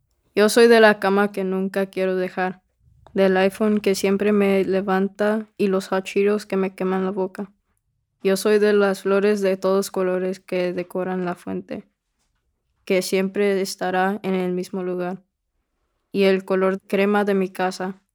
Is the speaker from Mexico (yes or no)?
yes; Guanajuato, Mexico; Yo soy de Guanajuato, cual es mi lugar de origen.